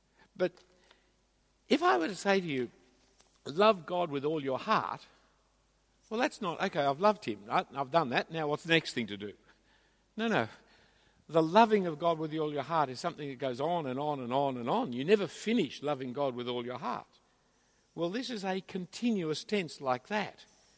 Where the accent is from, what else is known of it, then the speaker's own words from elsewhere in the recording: Australia; I'm just saying it as an Australian who's concerned for our community